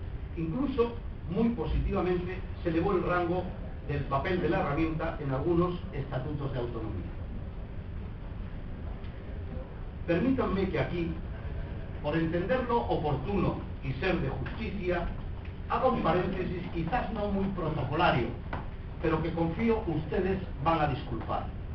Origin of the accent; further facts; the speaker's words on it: Andalusia, Spain; como ciudadano, como andaluz, como universitario